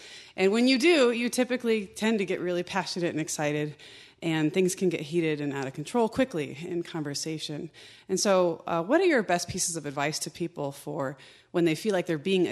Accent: Des Moines, Iowa, United States; I'm from Des Moines.

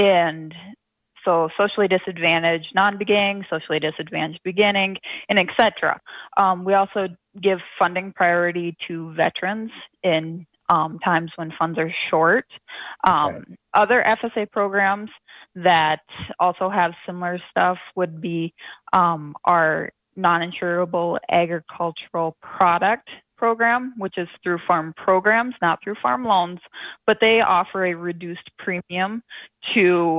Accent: South Dakota, United States; I grew up in Western South Dakota on a beef cow calf ranch.

